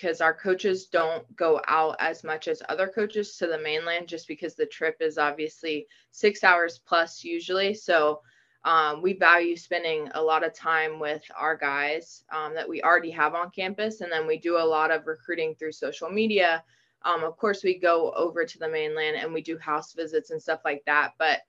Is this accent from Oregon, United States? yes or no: no; Tuscaloosa, Alabama, United States; Growing up in Tuscaloosa, obviously loved football, but when you play it and you get to experience Friday Night Lights, there's nothing like it.